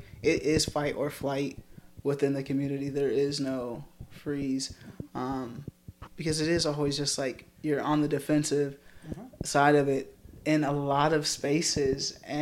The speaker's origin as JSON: {"language": "English", "town": "El Dorado", "region": "Kansas", "country": "United States", "said": "No, I'm from El Dorado."}